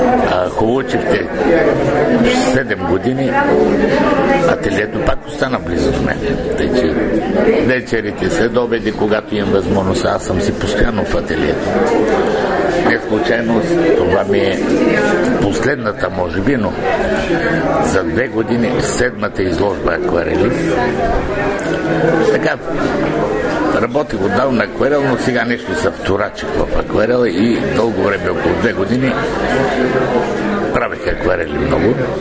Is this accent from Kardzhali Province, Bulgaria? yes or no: yes; Kardzhali Province, Bulgaria; Аз идвам от Кърджалийско, едно сиропиталище.